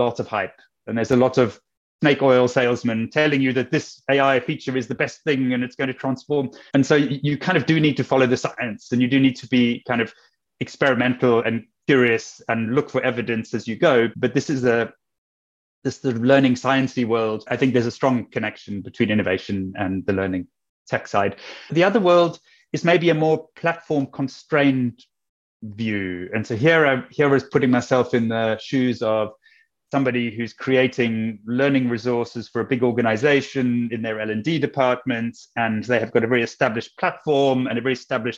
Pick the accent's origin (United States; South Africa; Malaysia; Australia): South Africa; I'm from South Africa. It's where I grew up.